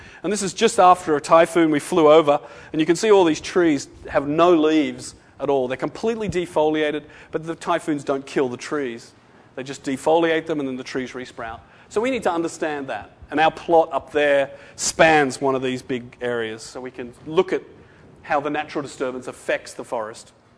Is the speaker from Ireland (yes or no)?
no; Australia; If I, you know, me as an Aussie or an American, try to dominate and rule this thing